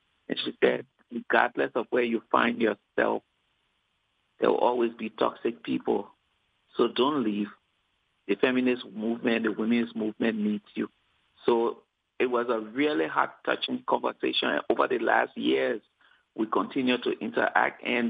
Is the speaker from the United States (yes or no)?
no; Liberia; She came to Ghana to visit me when I used to work there, even though I'm from Liberia.